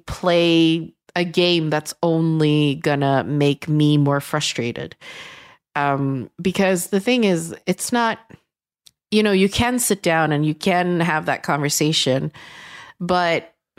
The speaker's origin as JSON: {"language": "English", "town": "Gothenburg", "region": "Västra Götaland", "country": "Sweden", "tie": "born or raised there", "said": "I'm from Gothenburg. I'm from Hammarkullen. I'm from blah, blah, blah. Like, I just go, yeah, my parents are Chinese, and but I was born and raised here."}